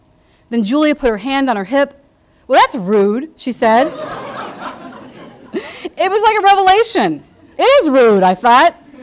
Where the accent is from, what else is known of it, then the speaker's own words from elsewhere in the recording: Nashville, Tennessee, United States; But inside of the frame is a world I could never have imagined when I was growing up in Nashville. But the South of my childhood has changed too.